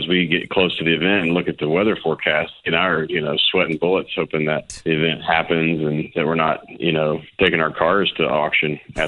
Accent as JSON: {"language": "English", "town": "Memphis", "region": "Tennessee", "country": "United States", "tie": "born or raised there", "said": "convince people to come check out my hometown of Memphis"}